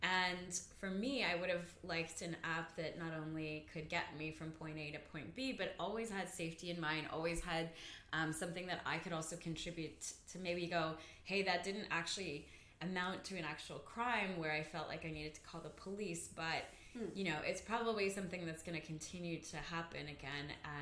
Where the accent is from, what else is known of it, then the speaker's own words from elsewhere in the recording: Canada; moved away as an adult; now in London, United Kingdom; So Safe in the City first came as an idea when I moved from Canada over to London.